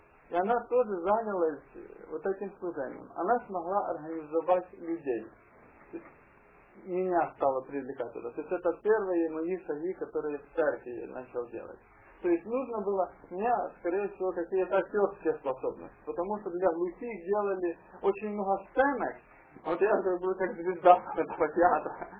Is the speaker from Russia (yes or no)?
no; Uman, Cherkasy Oblast, Ukraine; Я сам из Черкасской области, город Умань